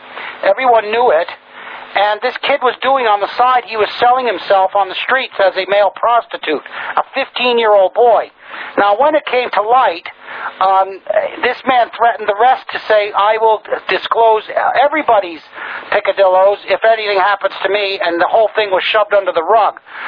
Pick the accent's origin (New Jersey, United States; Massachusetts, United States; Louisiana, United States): Massachusetts, United States; Now, we've got a guy named Barney Frank from my home state in Massachusetts